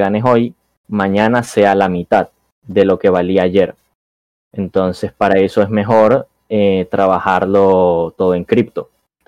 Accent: Venezuela; la verdad en mi país aquí Venezuela

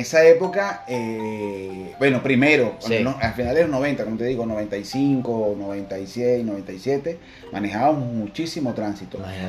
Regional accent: Venezuela; now in Buenos Aires, Argentina; Yo soy venezolano, evidentemente. Ya tenemos 5 años aquí en Buenos Aires, Argentina.

